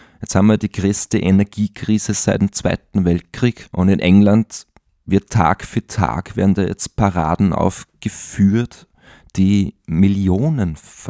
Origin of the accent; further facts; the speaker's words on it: Austria; Und gerade wir als Österreicher, das muss man sich immer wieder ins Bewusstsein aufrufen.